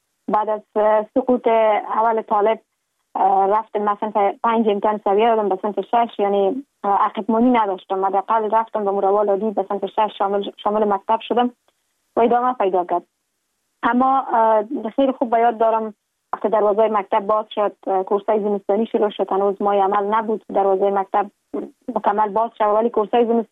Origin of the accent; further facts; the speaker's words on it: Kabul, Afghanistan; born there; در شهر کابل متولد شدیم.